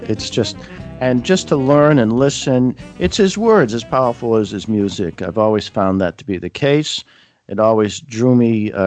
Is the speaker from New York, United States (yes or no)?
no; Boston, Massachusetts, United States; from Boston.